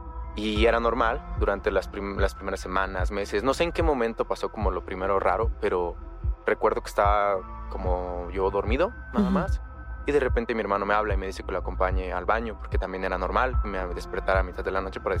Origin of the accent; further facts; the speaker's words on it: Chiapas, Mexico; Soy de un pueblo en Chiapas. Es un pueblo pequeño. Vengo de una familia de comerciantes y ahora me dedico a estudiar.